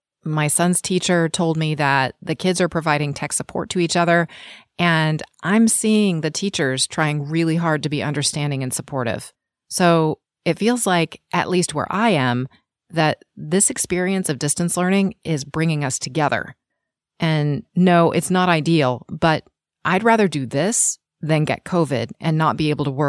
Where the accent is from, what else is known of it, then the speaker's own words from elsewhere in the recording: Sacramento, California, United States; from Sacramento.